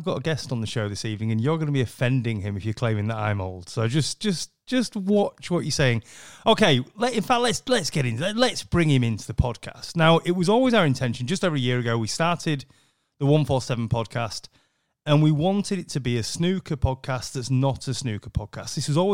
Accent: York, Yorkshire and the Humber, United Kingdom; I'm from York, Rick's from York. We actually went to the same school.

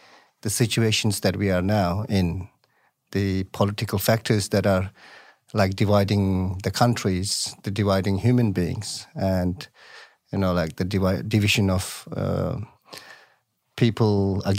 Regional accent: Tibet, China; now in Australia; a Tibetan in exile, now living in Australia.

